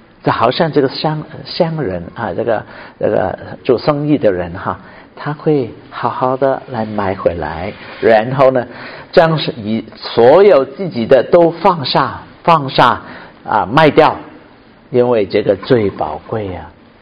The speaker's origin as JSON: {"language": "Chinese", "country": "Hong Kong"}